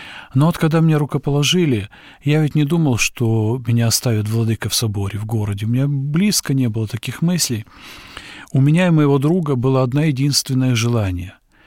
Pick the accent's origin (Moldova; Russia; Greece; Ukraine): Moldova; я как бы приехал из Молдавии, где очень много верующих людей